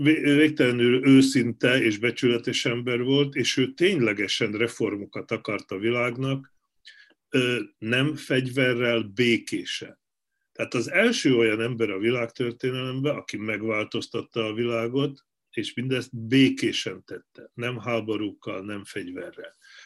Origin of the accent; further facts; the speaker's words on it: Šahy, Nitra Region, Slovakia; moved away as an adult; also born or lived in Munich; Felvidéken születtem 1956-ban, Ipolyság, Ipoly Balog, aztán 30 éves koromig ott voltam újságíró